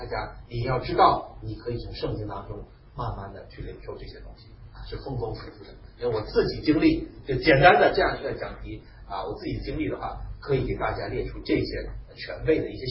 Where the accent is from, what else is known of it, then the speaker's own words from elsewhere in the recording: China; 就是我们中国人所希望认人的话是很注重用人为贤的。